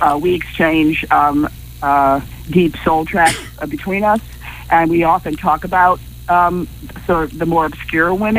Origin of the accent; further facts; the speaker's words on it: Connecticut, United States; also born or lived in Bronx, New York; I'm born in the Bronx. Okay. And grew up in Connecticut, in between Connecticut and the Bronx, really.